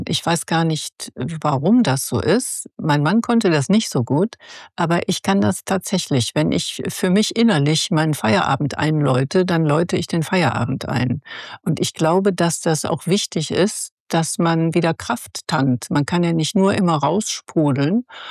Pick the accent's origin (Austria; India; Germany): Germany; Bavaria; born there; Ich bin ja im Bayerischen Wald geboren